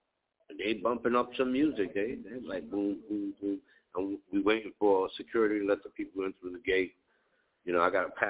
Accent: Bronx, New York, United States; I said, wow, all right, I'm from up north too. I'm from the Bronx.

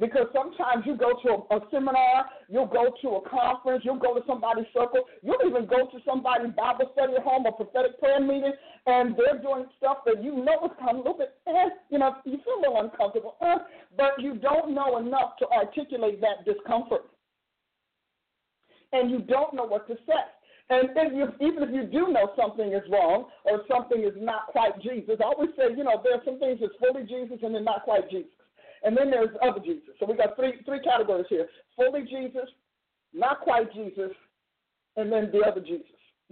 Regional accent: New Jersey, United States; also born or lived in Kansas; New Jersey, my home state, yay for New Jersey

